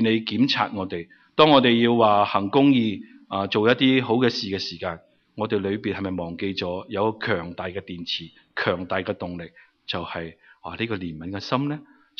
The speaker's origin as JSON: {"language": "Cantonese", "region": "Guangdong", "country": "China", "said": "即系好似我哋我哋广东人有一只叫做咩？"}